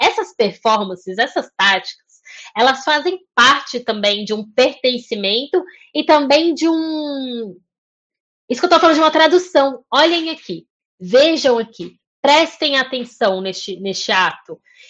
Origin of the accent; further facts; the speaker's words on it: Brasília, Federal District, Brazil; Eu tenho 34 anos, como eu falei no começo, então eu morei a minha infância em Brasília. Minha primeira infância foi em Brasília.